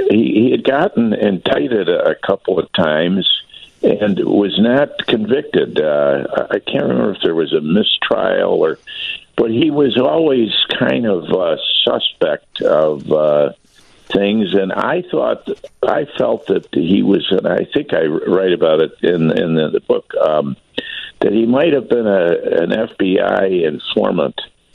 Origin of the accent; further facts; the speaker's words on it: Buffalo, New York, United States; now in Chicago, United States; I was from Buffalo, but I think all of these Great Lakes cities, Cleveland, Detroit, Buffalo, Chicago, we all kind of talk the same. So a lot of people used to say, they thought I was from Chicago, but I kind of adopted Chicago, but I still love Buffalo, too.